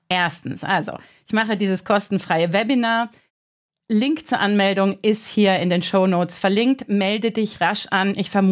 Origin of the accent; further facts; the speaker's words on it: Karlsruhe, Baden-Württemberg, Germany; born there; Letzte Woche war ich gerade in meiner Geburtsstadt Karlsruhe in Hotel Mama zu Gast.